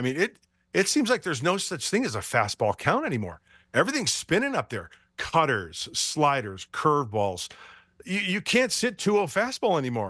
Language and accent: English; Joliet, Illinois, United States; I grew up in the Midwest. I grew up in Joliet, Illinois.